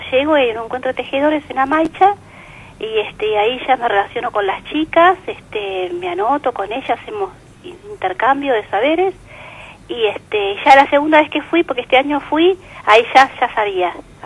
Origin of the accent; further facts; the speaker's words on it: Uruguay; yo soy uruguaya.